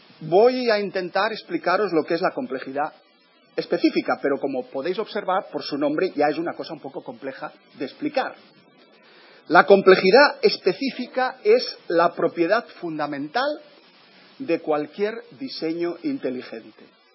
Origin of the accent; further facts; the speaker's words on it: Catalonia, Spain; Yo, como soy catalán, arrimo el ascua a mi sardina y hablo de Montserrat.